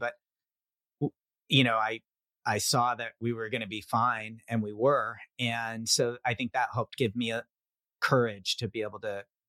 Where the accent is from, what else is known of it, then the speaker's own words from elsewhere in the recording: Reno, Nevada, United States; also born or lived in Washington, D.C.; then went to middle school and high school in Reno, Nevada. That was a culture shock. I was 11 when I moved from Washington, D.C. to Reno.